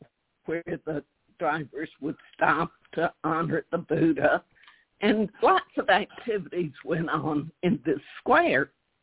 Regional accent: the South, United States; accent: southern; And if you think my southern accent is strong now, you should have heard me then.

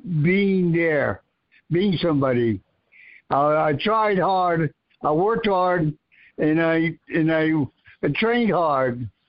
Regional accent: Hawaii, United States; I said, I'm not black, I'm Hawaiian.

